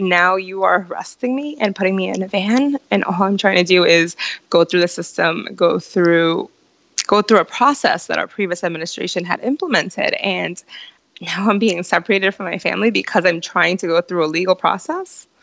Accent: Providence, Rhode Island, United States; also born or lived in Guatemala; I am originally from Guatemala. I was brought to the United States at the age of 3, just shy of my 4th birthday. And I've been in Providence, Rhode Island ever since then.

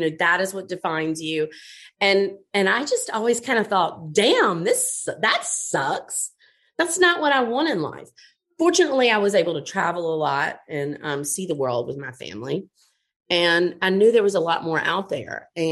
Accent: Montgomery, Alabama, United States; I grew up in Montgomery, yes.

